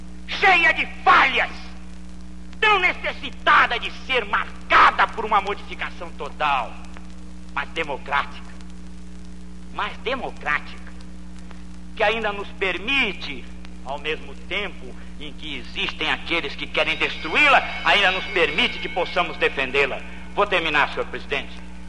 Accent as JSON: {"language": "Portuguese", "country": "Brazil", "said": "Assim como nós brasileiros, quando pensamos no maleteiro, pensamos em que ele tem razão"}